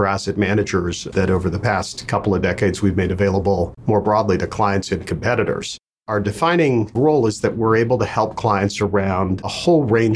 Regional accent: Vancouver, British Columbia, Canada; also born or lived in Toronto; We lived in about four different continents before we landed in Canada, and I ended up growing up in Vancouver. I then went to college in Toronto

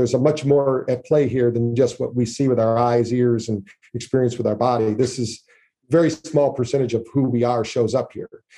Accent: Battle Creek, Michigan, United States; That's my hometown, Battle Creek, Michigan. The very first health food store in the world was in our hometown. So we grew up around those crazy people

